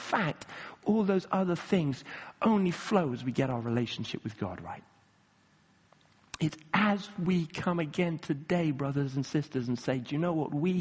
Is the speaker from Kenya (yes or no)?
yes; Kenya; Again, growing up in Kenya, I went to a school where some of the kids of some of the officials and diplomats went.